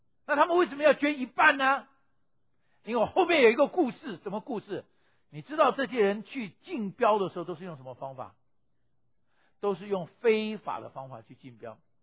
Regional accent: Taiwan; 因为我从台湾来的

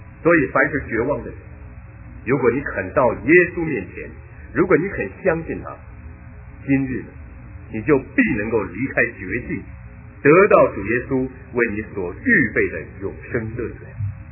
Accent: China; 所以我们中国人骂人呢，骂到最狠的地步

